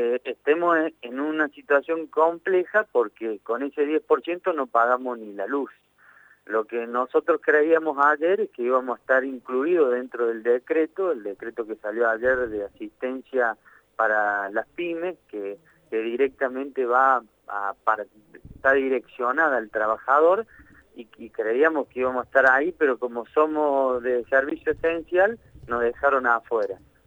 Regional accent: Argentina

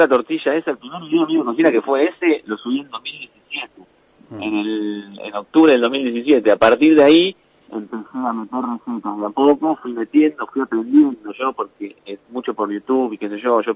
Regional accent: La Plata, Buenos Aires Province, Argentina; Sí, soy platense. Uh-huh. Toda la vida acá en La Plata.

